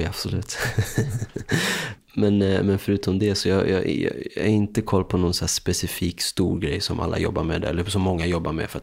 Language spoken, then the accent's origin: Swedish; Stockholm, Stockholm County, Sweden; Vi är från Vasastan, från gamla Vasastan.